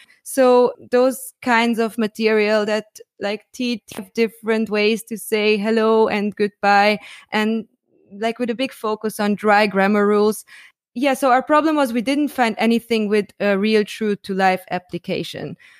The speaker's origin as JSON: {"language": "English", "country": "Hungary", "second_language": "English", "said": "And I'm from Hungary, so I'm Hungarian."}